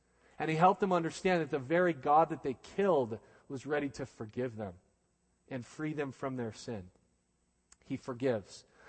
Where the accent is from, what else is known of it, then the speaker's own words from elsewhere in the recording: Albuquerque, New Mexico, United States; I was born and raised in the Southwest, in Albuquerque. And so this is kind of like my home, and I get pretty used to life here in the Southwest.